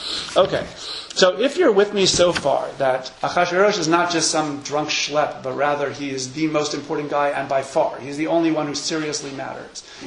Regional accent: New York City, New York, United States; now in Teaneck, United States; Because, as a New Yorker knows, even though I live in Teaneck now, I still have that New York sense in this regard.

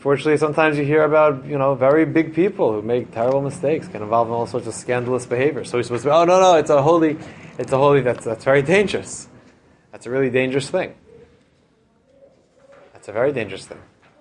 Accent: Philadelphia, Pennsylvania, United States; I grew up in Philadelphia. I went to a very small boys' high school.

